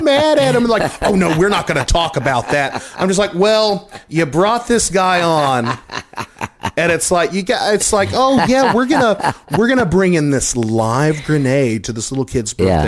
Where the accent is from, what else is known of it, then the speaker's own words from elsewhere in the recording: Longview, Texas, United States; In the town that I grew up in Longview, Texas, we had a little place called CDs and More.